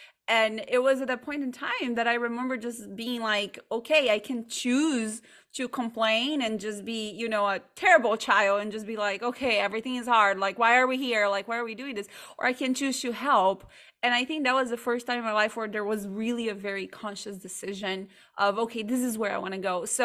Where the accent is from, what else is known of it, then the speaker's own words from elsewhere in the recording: Brazil; I was born in Brazil. Mm-hmm. I grew up there.